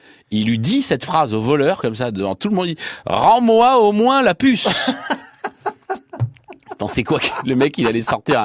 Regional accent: Sarcelles, Île-de-France, France; quand j'étais enfant, à Sarcelles, avant de m'emmener à l'école

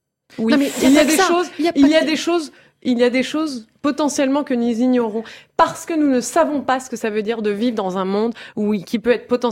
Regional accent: Provence-Alpes-Côte d'Azur, France; et moi je viens du Vaucluse

